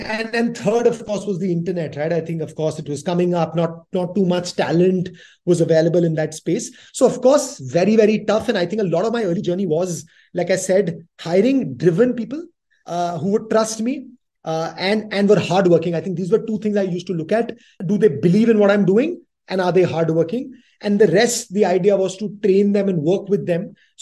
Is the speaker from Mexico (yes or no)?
no; Delhi, India; I'm born and brought up in Delhi.